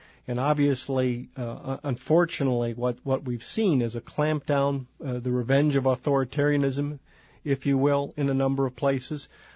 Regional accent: Wisconsin, United States; I'm from Wisconsin, I'm your neighbor to the east

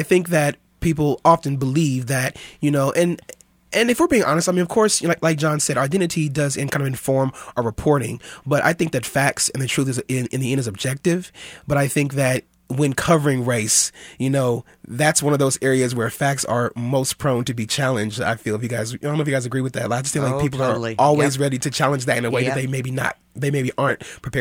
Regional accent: Kansas City, United States; obviously I'm a person of color, but also I'm born and raised in Kansas City.

